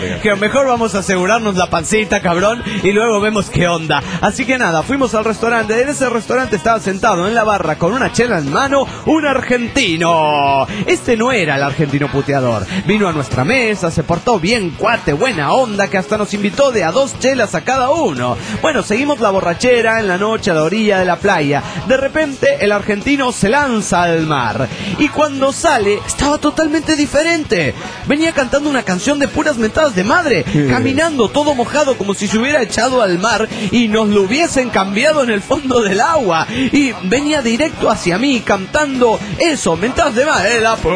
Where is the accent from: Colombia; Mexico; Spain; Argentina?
Mexico; Chetumal, Quintana Roo; de Chetumal, Quintana Roo, México.